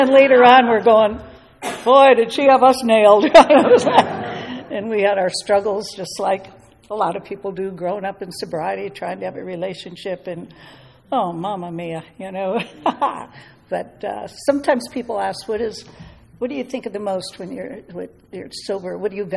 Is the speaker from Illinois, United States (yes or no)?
yes; Chicago, Illinois, United States; born there; So anyway, I was born in Chicago, second of five kids.